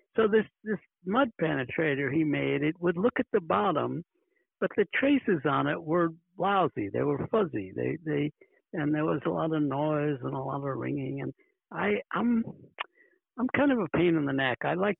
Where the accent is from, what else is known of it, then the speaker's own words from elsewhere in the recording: New York City, New York, United States; I grew up in New York City, and I was a big fan of the New York Giants.